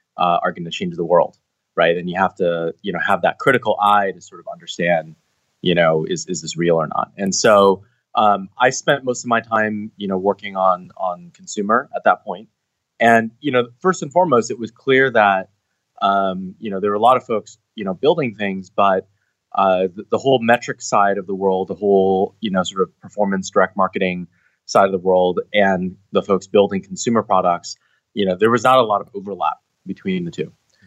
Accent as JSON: {"language": "English", "town": "Seattle", "region": "Washington", "country": "United States", "lives_now": "Bay Area, United States", "said": "at the time I had just moved to the Bay Area. I'm from Seattle originally"}